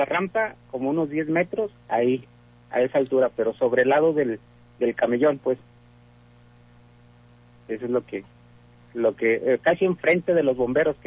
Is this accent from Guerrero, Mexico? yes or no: yes; Guerrero, Mexico; now in Aguascalientes, Mexico; Yo soy de Guerrero.